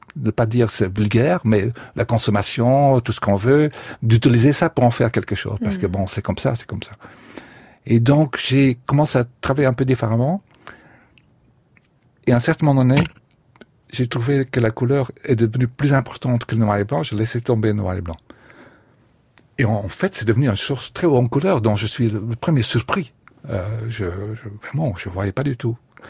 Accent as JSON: {"language": "French", "country": "Belgium", "moved": "yes", "said": "quand moi j'ai quitté la Belgique, culturellement, il ne se passait vraiment pas grand-chose."}